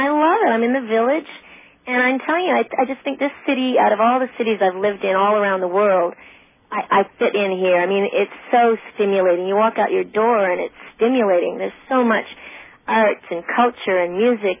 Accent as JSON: {"language": "English", "country": "Australia", "said": "I think partly because I am Australian, I seem American because we're like kind of like cowboys, too, in Australia."}